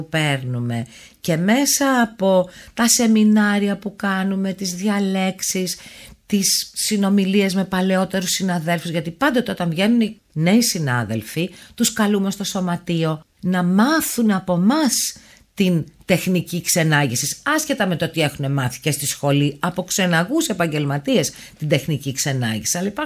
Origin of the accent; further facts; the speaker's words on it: Greece; Αλλά επειδή εγώ είμαι Ελληνίδα και έχω μάθει σε μια άλλη πραγματικότητα, πολλές φορές καταπιέζομαι.